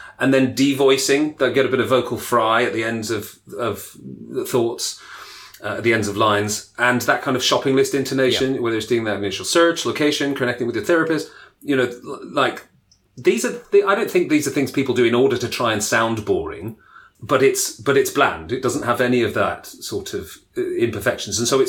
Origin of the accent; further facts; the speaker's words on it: Canada; accent: Canadian; The original content was in an American accent, so I'm going to use my Canadian accent for this